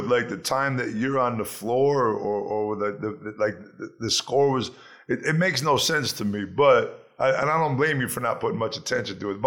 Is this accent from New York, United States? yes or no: yes; Rochester, New York, United States; I'm from right across the lake from Toronto. I'm from Rochester, New York. So, I mean, we know what cold is, that's for sure.